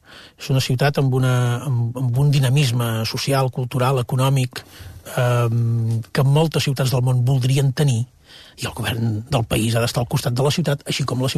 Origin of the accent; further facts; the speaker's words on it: Girona, Catalonia, Spain; jo soc gironí. Vaig viure els primers anys de Girona justament sota la catedral de Girona, al carrer Claveria.